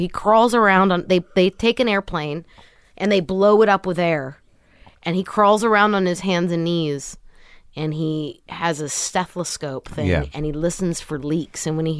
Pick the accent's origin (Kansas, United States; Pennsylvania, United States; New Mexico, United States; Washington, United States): Washington, United States; Kent; Born really? And raised Kent, Washington, suburb of Seattle.